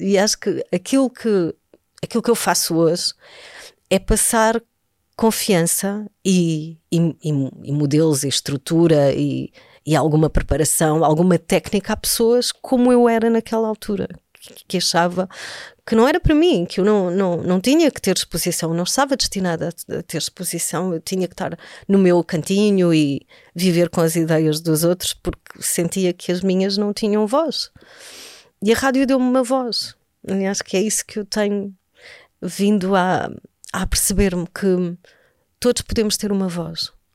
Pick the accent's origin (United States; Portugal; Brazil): Portugal; Algarve; Eu venho do Algarve, de uma família muito humilde. Os meus avós são ali do interior do Algarve, muito tradicional, agricultura.